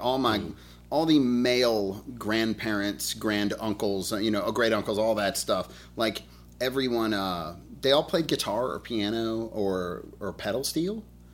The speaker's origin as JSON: {"language": "English", "town": "Birmingham", "region": "Alabama", "country": "United States", "said": "I'm from Birmingham, Alabama."}